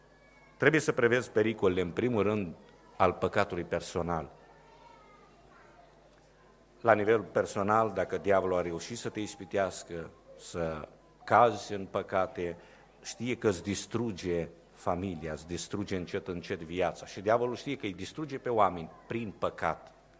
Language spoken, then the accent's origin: Romanian; Romania; în zona de unde vin din România